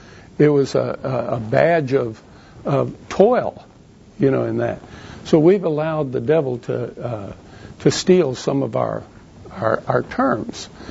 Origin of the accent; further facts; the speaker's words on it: Marion, United States; Now, the unusual thing about that is I grew up in Marion. This is the last place in the United States of America that I wanted to start a church.